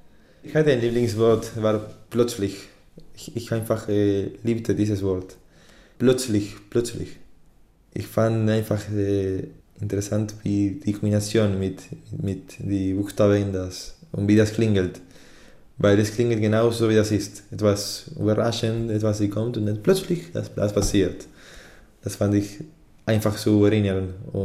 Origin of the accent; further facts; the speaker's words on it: Buenos Aires, Argentina; German is a second language; Ich komme aus Argentinien, aus Buenos Aires, Argentinien.